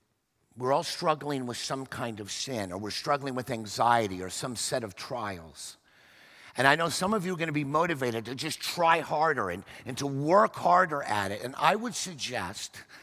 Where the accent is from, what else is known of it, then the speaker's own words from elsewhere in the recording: Dallas, Texas, United States; because I grew up in Dallas as a young boy, and because my father was a Cowboy fan